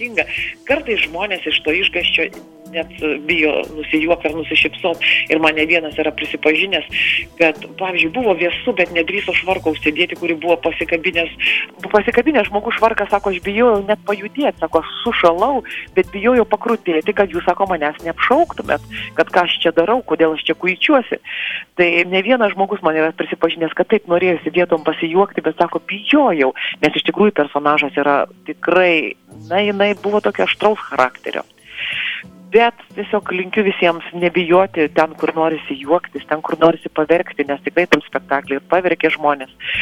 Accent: Samogitia, Lithuania; accent: Samogitian; jaunystėje tas pats buvo dėl mano žemaičių kalbos. Tai tikrai esu perėjus tą visą sudėtingą kelią, kol išmokau kalbėti lietuviškai

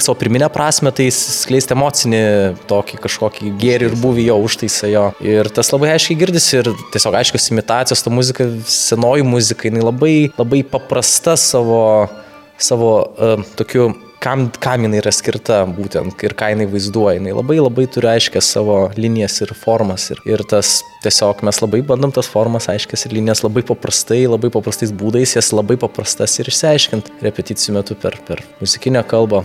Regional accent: Biržai, Panevėžys County, Lithuania; Mažas miestelis, aš pats iš Biržosiu, tai ten visi vieni kitus žino, pažįsta

